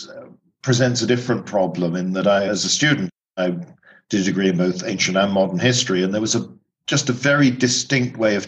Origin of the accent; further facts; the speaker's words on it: United Kingdom; growing up in Britain, there's the remains of a Roman legionary fortress and amphitheater about 20 miles away from where I grew up.